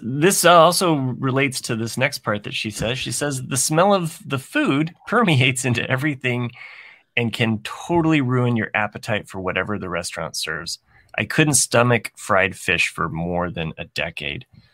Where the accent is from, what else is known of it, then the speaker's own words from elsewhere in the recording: Monson, Massachusetts, United States; I grew up in Munson.